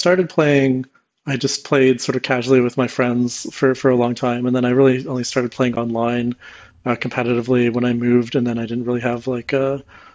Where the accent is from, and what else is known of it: Canada; now in Europe